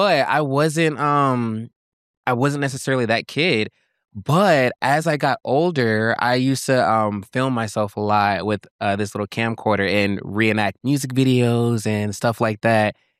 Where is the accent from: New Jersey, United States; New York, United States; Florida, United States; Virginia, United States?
Virginia, United States; Fairfax; born there; now in Atlanta, United States; I wasn't born in Atlanta. I was born in Virginia.